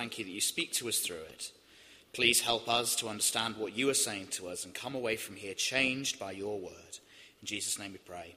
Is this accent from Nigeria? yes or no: no; United Kingdom; We're British, aren't we?